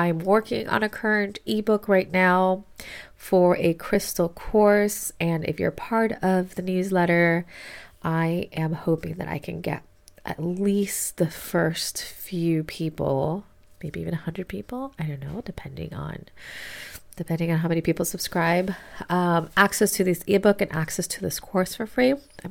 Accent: Miami, Florida, United States; So for those of you to know, I am Miami. I'm a Miami native. It's very rare to find somebody born and raised in Miami.

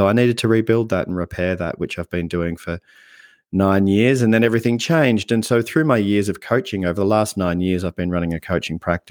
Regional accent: Australia; also born or lived in Netherlands; I was born in Holland, but grew up in Australia and grew up in, you know, a pretty average middle-class suburban kind of upbringing.

